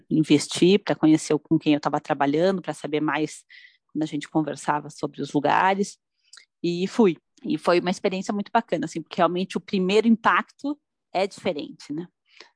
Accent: Curitiba, Paraná, Brazil; Eu sou de Curitiba, né? Eu não comentei isso no começo.

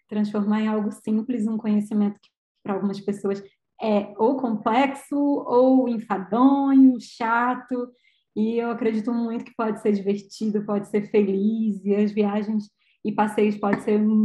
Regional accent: Rio de Janeiro, Brazil; Sou carioca.

